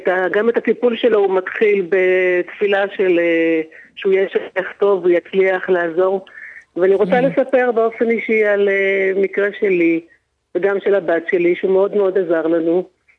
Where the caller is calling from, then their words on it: Central Israel, Israel; שלום, אני מדברת ממרכז הארץ.